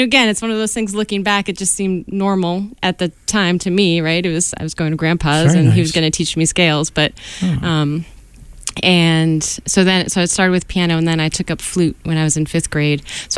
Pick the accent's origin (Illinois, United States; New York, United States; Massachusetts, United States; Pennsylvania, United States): Massachusetts, United States; Reading; I grew up in Reading, Mass.